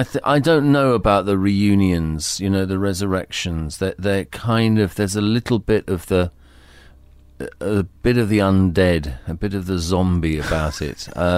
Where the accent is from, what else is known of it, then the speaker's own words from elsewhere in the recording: United Kingdom; The environment was Britain in the early and mid 1950s. You know, I was born in 1953